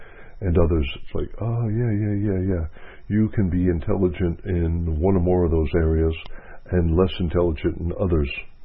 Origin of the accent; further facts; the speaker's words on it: Northeast, United States; I grew up in the Northeast, where oak trees were normal and there were no palm trees.